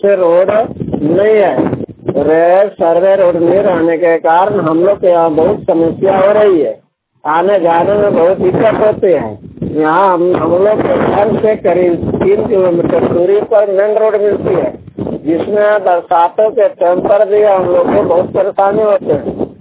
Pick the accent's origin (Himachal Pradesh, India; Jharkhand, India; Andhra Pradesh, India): Jharkhand, India; Goro; ग्राम जमुरी है, पंचायत गोरो है, पंचायत गोरो है, प्रखंड चमुआ, जिला गिरिडीह